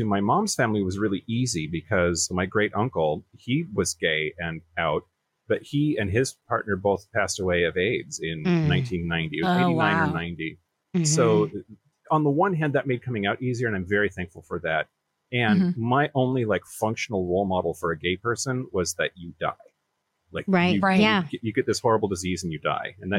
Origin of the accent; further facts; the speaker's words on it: Washington, United States; I mean, I grew up in Eastern Washington. That's Trump country. It's very, very red. It's very conservative. It's very religious.